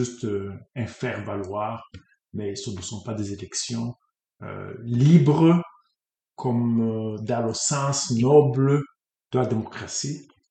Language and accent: French; Quebec, Canada; Comme on dit chez nous au Québec